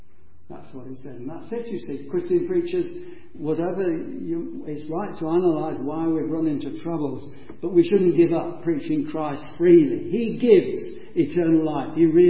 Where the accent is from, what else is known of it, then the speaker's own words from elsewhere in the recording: Yorkshire and the Humber, United Kingdom; I'm always suspicious of free offers, even being a Yorkshireman